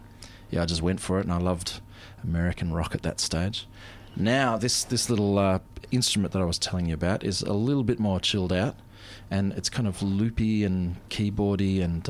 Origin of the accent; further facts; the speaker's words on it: Melbourne, Victoria, Australia; And so that's kind of the musical tradition that I grew up in the eastern suburbs of Melbourne here.